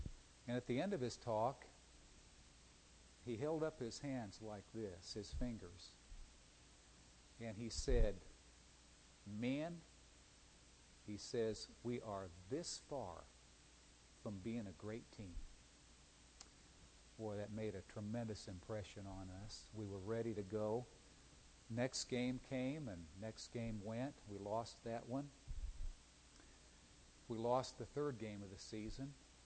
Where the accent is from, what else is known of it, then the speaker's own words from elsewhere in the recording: Nebraska, United States; now in Oklahoma City, United States; Let me preface the story with the fact that I grew up in Nebraska